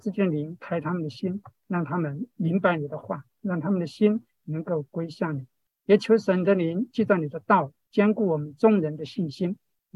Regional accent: Sichuan, China; born there; 我是1970年出生在四川一个农村

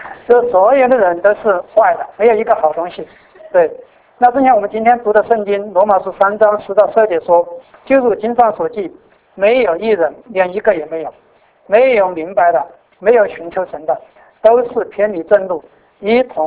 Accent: Sichuan, China; 那我记得我们四川有一句那种歇后语

